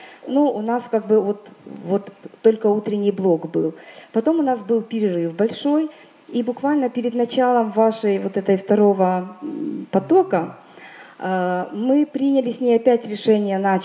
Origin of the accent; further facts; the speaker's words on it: Zhytomyr, Zhytomyr Oblast, Ukraine; Я из Житомира